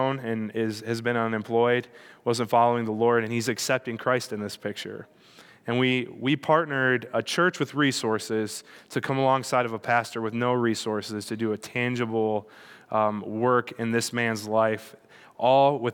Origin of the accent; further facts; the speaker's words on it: Michigan, United States; I'm from Michigan, so you'd think I would be used to it, but I'm telling you, no.